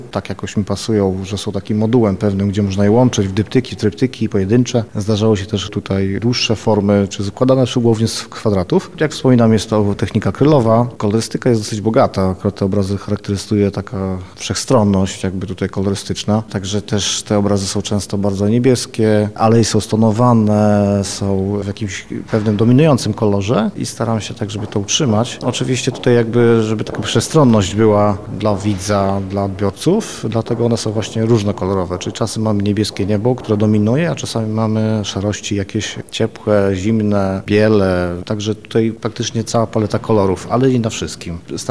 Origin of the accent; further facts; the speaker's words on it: Lublin, Lublin Voivodeship, Poland; Ja jestem urodzony w Lublinie, no i z wyboru lublinianin, dlatego że wróciłem do Lublina po studiach.